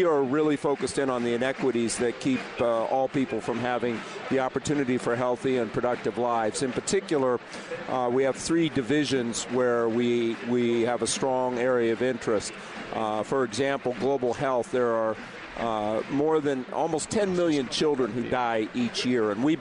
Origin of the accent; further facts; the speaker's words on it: Ashland, Nebraska, United States; now in Seattle, United States; Well, I grew up near Ashland. My family's been farming in Nebraska since 1854, and we've been near Ashland for almost 110 years. So, though I've lived in Seattle now for about nearly three decades, I still think of Ashland as my home.